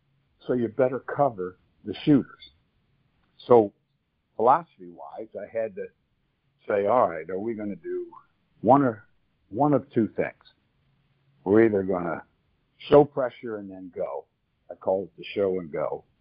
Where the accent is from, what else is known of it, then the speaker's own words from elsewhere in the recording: Chester, Pennsylvania, United States; that's pretty easy to understand if you look at my background growing up in Chester, Pennsylvania